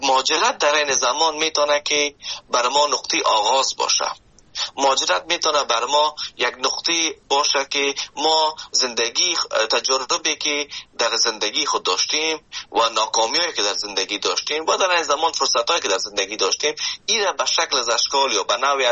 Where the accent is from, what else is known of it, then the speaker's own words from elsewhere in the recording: Afghanistan; moved away as an adult; now in Canada; وقتی که آمدم از افغانستان، شما فکر کنید که من از افغانستان به کانادا آمدم